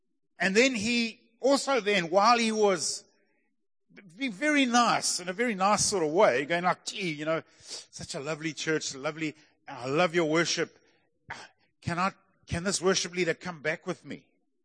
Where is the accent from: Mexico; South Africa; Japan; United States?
South Africa; Pietermaritzburg, KwaZulu-Natal; I come from Maritzburg. We just Sleepy Hollow. It's all chilled. Everybody's relaxed.